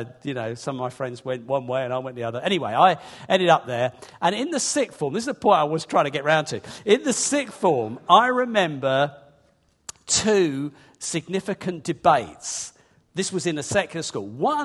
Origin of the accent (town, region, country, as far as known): Hastings, South East England, United Kingdom; born or raised there; also born or lived in London